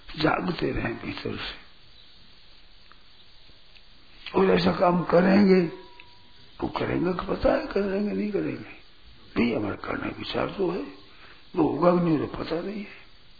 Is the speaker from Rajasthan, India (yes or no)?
yes; Mathania, Rajasthan, India; मथानिया हमारा गांव है, तो मथानिया गांव है